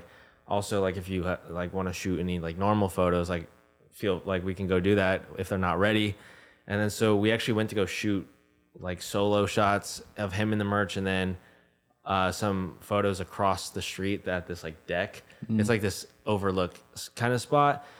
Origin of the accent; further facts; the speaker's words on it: San Diego, California, United States; now in Los Angeles, United States; I'm from San Diego.